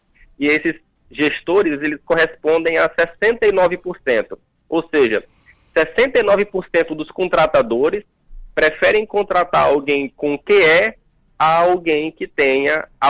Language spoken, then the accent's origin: Portuguese; São Luís, Maranhão, Brazil; also born or lived in Teresina; Eu estou falando aqui de São Luís do Maranhão.